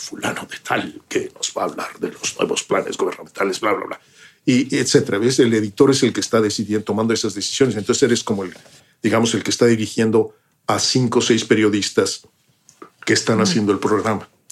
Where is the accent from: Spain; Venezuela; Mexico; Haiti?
Mexico; now in London, United Kingdom; Mi vida se ha enriquecido tanto de vivir acá. Y sigo siendo mexi